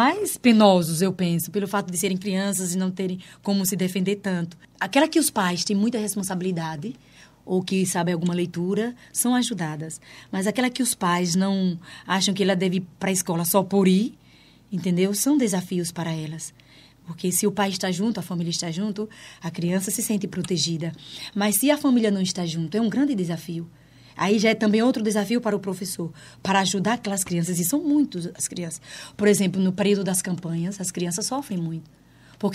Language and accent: Portuguese; Northeast Region, Brazil; eu sou brasileira do Nordeste. Nordeste, nós temos muito de África, né? Nós do Nordeste. Sergipe, Bahia, Pernambuco, Fortaleza. Nós temos muito essa força, nós temos muitos. Originalidade. Eu, por exemplo, eu sou dos meus antepassados angolanos.